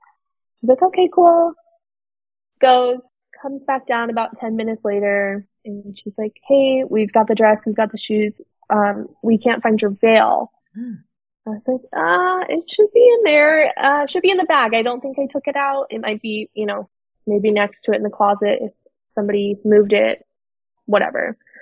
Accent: Arizona, United States; because we're all from Arizona, out of town.

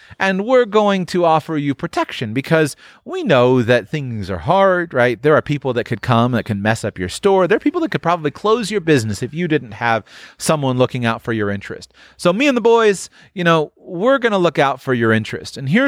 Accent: United States; born there; I was born in the United States.

